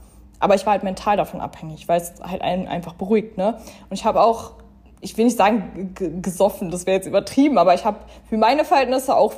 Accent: Berlin, Germany; die Leute um mich herum in Berlin, in meiner Heimat, haben das schon gesehen

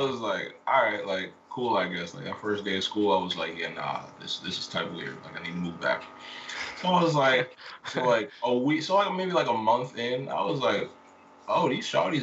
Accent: New Jersey, United States; I'm 21 years old. I'm from New Jersey. I've been rapping for about 10, 11 years now.

